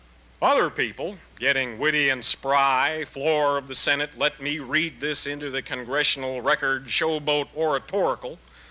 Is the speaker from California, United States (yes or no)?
no; Chicago, Illinois, United States; I'm from Chicago